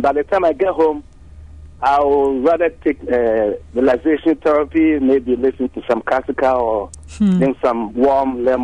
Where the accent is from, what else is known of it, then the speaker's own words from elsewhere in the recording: Ghana; English is a second language; Anyway, I'm from Ghana